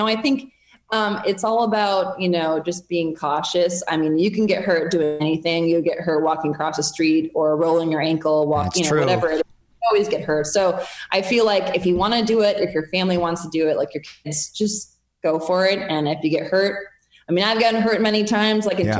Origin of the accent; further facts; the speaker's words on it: Minnesota, United States; I'm from just south of Minneapolis. I grew up on a little hill called Buck Hill.